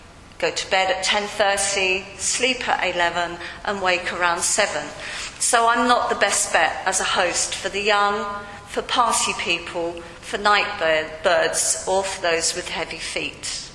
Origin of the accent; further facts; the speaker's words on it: Rye, South East England, United Kingdom; Because although I grew up in Rye, which at best could be described as safe and containing, and at worst suffocating, I also knew there was a world outside of Rye, and I was determined to see some of it.